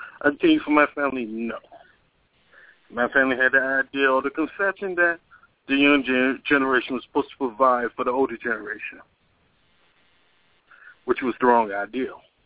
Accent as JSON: {"language": "English", "town": "Milwaukee", "region": "Wisconsin", "country": "United States", "said": "I'm from Milwaukee, Wisconsin."}